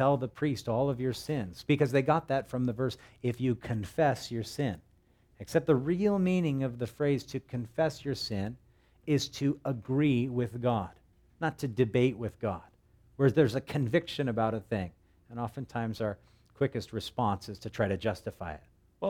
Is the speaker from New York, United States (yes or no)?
no; Hawaii, United States; When I grew up on the North Shore as a little kid, we lived near Sunset Beach.